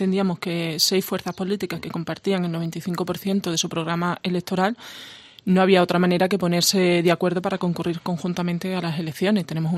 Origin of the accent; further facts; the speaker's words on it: Jaén, Andalusia, Spain; porque yo soy muy jiennense, y hay otros diputados que se han quejado porque dicen que soy demasiado jiennense, que meto a Jaén hasta en la sopa